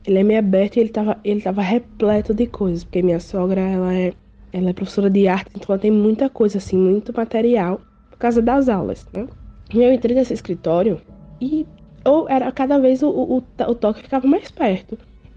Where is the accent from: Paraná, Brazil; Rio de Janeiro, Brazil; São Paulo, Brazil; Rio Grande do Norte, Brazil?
Rio Grande do Norte, Brazil; Natal; Sou de Natal, do Rio Grande do Norte.